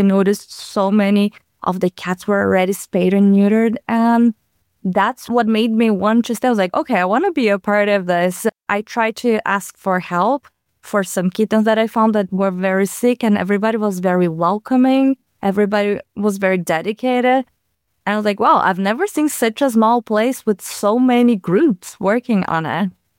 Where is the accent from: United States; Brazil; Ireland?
Brazil; I'm originally from Brazil, where we have so many problems with stray animals.